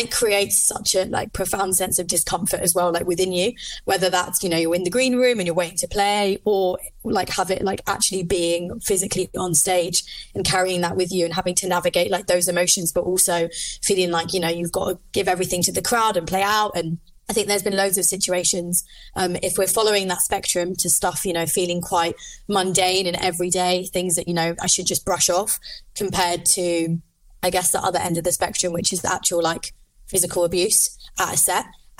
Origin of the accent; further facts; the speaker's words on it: London, United Kingdom; now in Liverpool, United Kingdom; I live in Liverpool. I'm originally from London